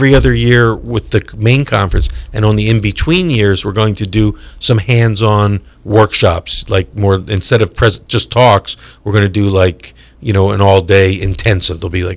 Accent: Philadelphia, Pennsylvania, United States; now in Charlotte, United States; We're all from Philly originally, but her family moved there.

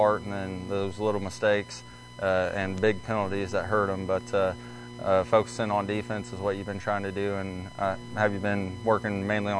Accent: Lawrenceville, United States; I mean, of course, I'm from Lawrenceville, so I've seen a lot of people last night that I haven't seen.

